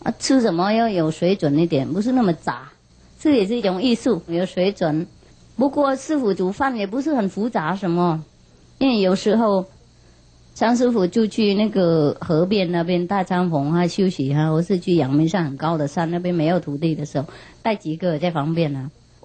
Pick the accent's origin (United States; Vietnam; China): Vietnam; now in Taiwan; 因为我们越南人煮不同的嘛